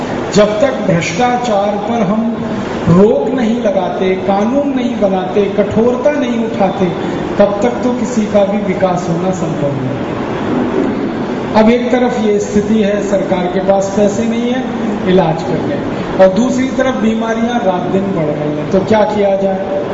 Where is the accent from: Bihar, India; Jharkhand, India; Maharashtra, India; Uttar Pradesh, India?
Uttar Pradesh, India; Aligarh; मेरा जन्म उत्तर भारत के एक गांव में हुआ, उस गांव का जिला है अलीगढ़। अलीगढ़ जो है दिल्ली से लगभग 130 किलोमीटर की दूरी पर है, माने राजधानी के नजदीक है। तो मेरा गांव राजधानी से 130 किलोमीटर है और मेरे गांव में बिजली नहीं है अभी।